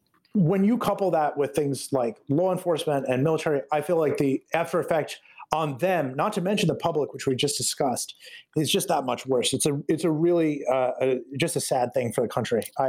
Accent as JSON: {"language": "English", "country": "United States", "said": "I'll just speak as a, as an American, I feel sad."}